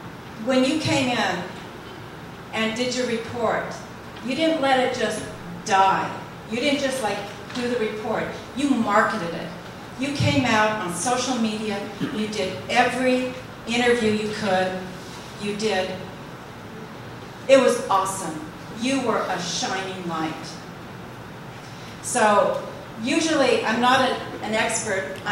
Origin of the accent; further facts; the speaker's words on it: New Hampshire, United States; I'm from New Hampshire.